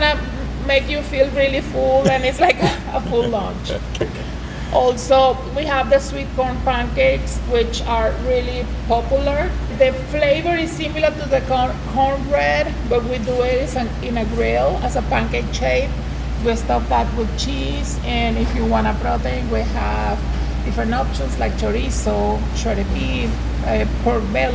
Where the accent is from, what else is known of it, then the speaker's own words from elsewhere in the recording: Maracay, Aragua, Venezuela; English is a second language; now in United States; I'm from Venezuela, from Maracay. We are a small state close to the beach.